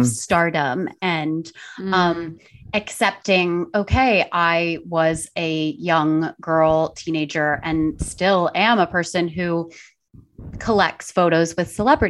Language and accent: English; California, United States; I grew up in Orange County and was a child actress